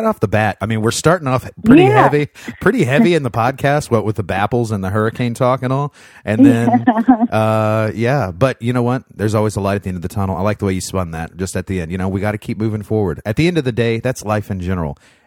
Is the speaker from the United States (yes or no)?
yes; Indiana, United States; Well, where I grew up in southern Indiana, it is tornadoes.